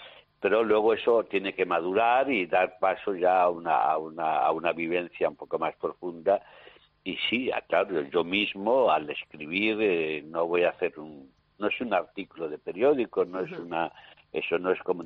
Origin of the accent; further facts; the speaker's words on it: Valladolid, Castile and León, Spain; mi niñez es en Valladolid